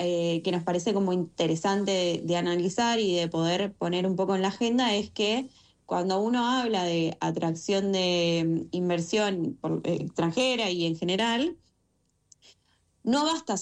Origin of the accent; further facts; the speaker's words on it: Argentina; de qué vamos a vivir nosotros los argentinos.